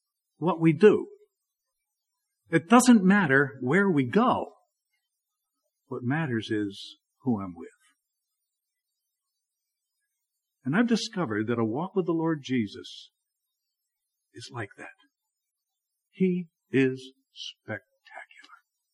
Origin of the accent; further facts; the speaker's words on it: New York City, New York, United States; I grew up in New York, New York City area, and spending the rest of my life getting over that.